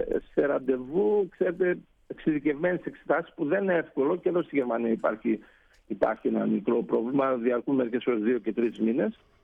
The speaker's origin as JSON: {"language": "Greek", "town": "Lefovo", "region": "Epirus", "country": "Greece", "tie": "born or raised there", "said": "Και μετά πήγαμε στο Λέφωβο, που είναι και η πατρίδα μου. Και εκεί, και το Λέφωβο είναι μαρτυρικό χωριό"}